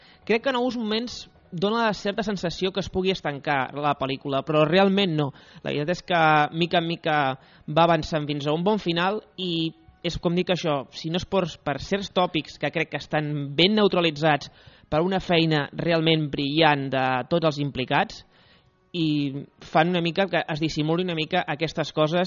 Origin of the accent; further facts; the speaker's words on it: Barcelona, Catalonia, Spain; Pel metro de Barcelona, que més que els que som de Barcelona